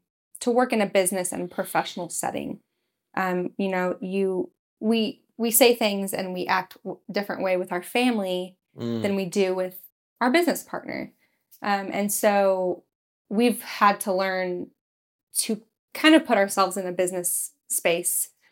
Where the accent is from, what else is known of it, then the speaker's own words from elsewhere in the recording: Bella Vista, Arkansas, United States; also born or lived in Bentonville; Well, and I grew up in Bella Vista, in Bentonville, but we would go swim.